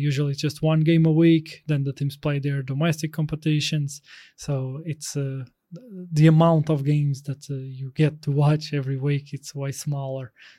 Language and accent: English; Portugal; English is a second language; now in Latvia; I am from Portugal. I live in Latvia right now. I work in California, but I am from Portugal. I live in Latvia.